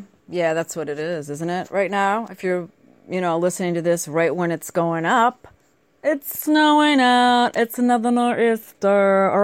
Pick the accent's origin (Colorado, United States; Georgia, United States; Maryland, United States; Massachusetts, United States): Massachusetts, United States; Boston; accent: Boston; I explained where I was from Boston. They knew from my accent anyway.